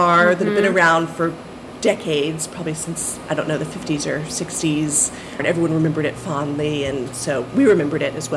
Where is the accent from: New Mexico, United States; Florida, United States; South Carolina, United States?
South Carolina, United States; Charleston; We grew up in South Carolina in Charleston.